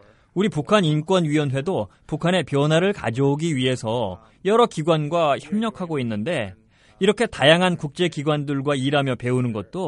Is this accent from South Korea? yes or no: no; Columbus, Ohio, United States; 그 사진 밑에 그분들이 오하이오주 콜럼버스에 산다고 적혀 있더라고요. 거긴 제가 태어나고 자란 곳이거든요.